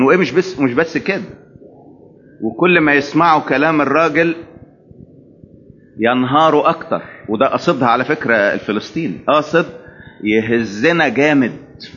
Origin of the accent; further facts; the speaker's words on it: Egypt; عندنا في مصر تلقى الخلافات بين الكنائس وبعضها شغالة على ودنه